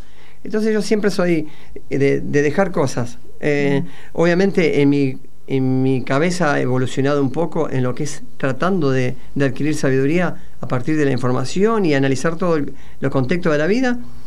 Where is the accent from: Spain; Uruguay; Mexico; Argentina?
Argentina; Entonces pido disculpas por haber defendido mi integridad como argentino